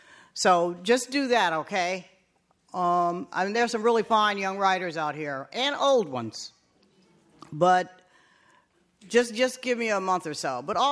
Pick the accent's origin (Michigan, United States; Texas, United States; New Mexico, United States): Michigan, United States; Port Huron; moved away as an adult; also born or lived in New York; Transplant. No, I'm from Michigan, but north of Detroit. Small town called Port Huron, but I've lived in California in the Bay Area for 25 years. I lived in New York for 15 years